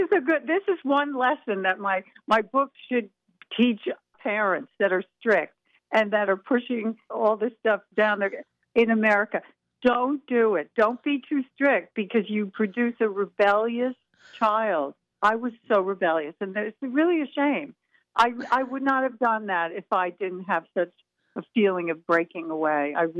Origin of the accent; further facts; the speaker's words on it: Sands Point, New York, United States; Okay, I grew up in New York, in Long Island.